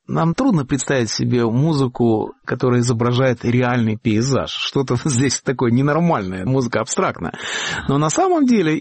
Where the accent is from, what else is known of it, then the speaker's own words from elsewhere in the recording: Riga, Latvia; now in United States; Вот мы с вами из Риги